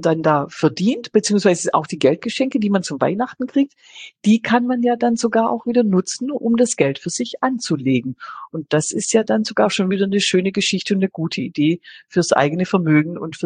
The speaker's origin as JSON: {"language": "German", "region": "Baden-Württemberg", "country": "Germany", "said": "bin ja Schwäbin."}